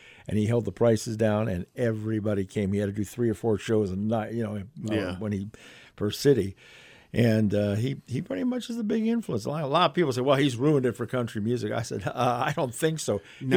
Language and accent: English; Cleveland, Ohio, United States; I grew up where I grew up in Cleveland, Ohio. We didn't even have a country station.